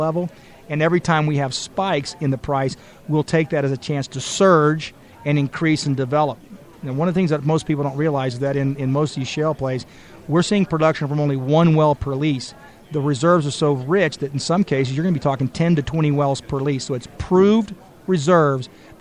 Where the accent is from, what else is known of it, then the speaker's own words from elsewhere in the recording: Texas, United States; I'm from Texas, and I want to be able to charge them $145 a barrel because they don't want to.